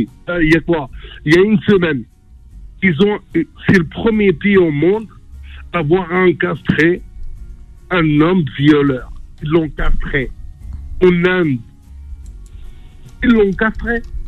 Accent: France; moi, en tant que Français

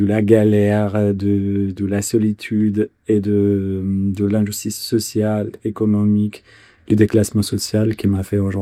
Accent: Damascus, Damascus Governorate, Syria; born there; je suis né d'une famille kurde et syrienne. Je suis né à Damas en 2011.

